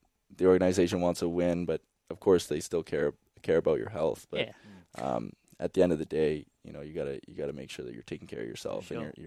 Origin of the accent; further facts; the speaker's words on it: Niagara-on-the-Lake, Ontario, Canada; just minor hockey back in Niagara Falls, which was my hometown AAA center. I was actually from Niagara-on-the-Lake, but they only had single A, so I would travel a bit to Niagara Falls and play there.